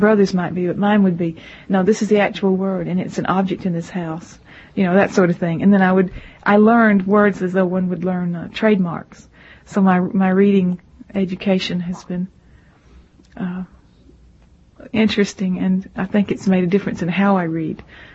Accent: Georgia, United States; also born or lived in Brunswick, Georgia; No, I've lived all over Georgia.

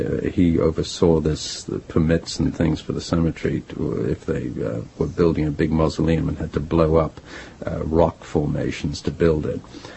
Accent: New York City, New York, United States; little main street, Gatona Avenue, and literally was like a little Midwestern town. And that's where I grew up in the Bronx.

